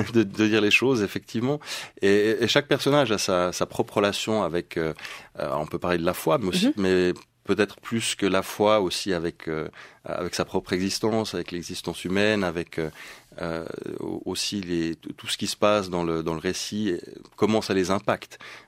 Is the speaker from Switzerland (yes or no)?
yes; Geneva, Switzerland; first language sv; French is a second language; Ma mère est suédoise. Mon père est allemand. Par contre, je suis né à Genève. J'ai grandi et vécu de nombreuses années.